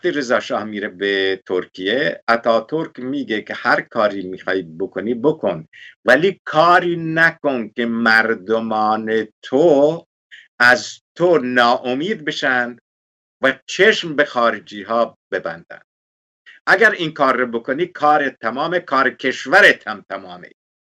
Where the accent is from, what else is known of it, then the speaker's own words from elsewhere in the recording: Iran; پس سهم ما به عنوان یک ایرانی از ایران چه هست